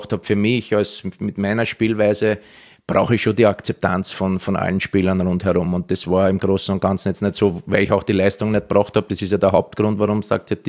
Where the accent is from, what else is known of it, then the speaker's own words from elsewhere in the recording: Vienna, Austria; accent: Viennese; Fein hochdeutsch ausgedrückt. Also ich habe im Wiener Dialekt was anderes gesagt.